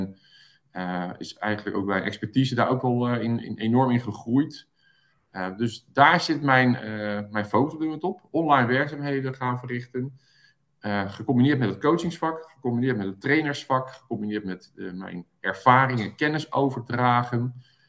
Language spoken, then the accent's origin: Dutch; Zoetermeer, South Holland, Netherlands; Ik kom uit Zoetermeer, woon in Zoetermeer, woon in Amsterdam.